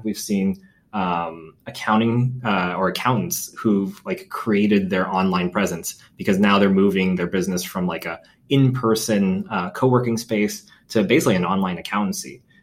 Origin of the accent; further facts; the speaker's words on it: San Diego, California, United States; born there; I was born in San Diego, California, but my parents immigrated here after the Vietnam War